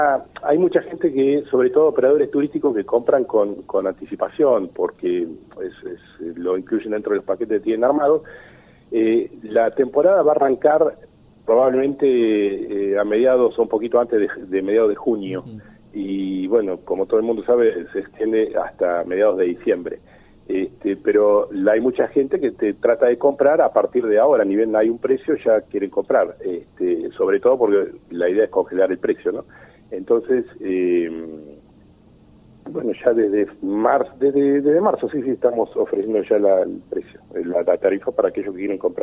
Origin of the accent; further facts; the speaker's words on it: Argentina; Como argentino todos deseamos que todo esto descienda y baje pronto y que se estabilice.